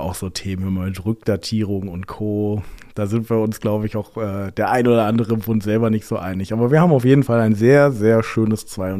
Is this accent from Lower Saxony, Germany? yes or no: yes; Lingen, Lower Saxony, Germany; Ich wurde direkt aus meiner Heimatstadt Lingen-Ems herausgekeilt.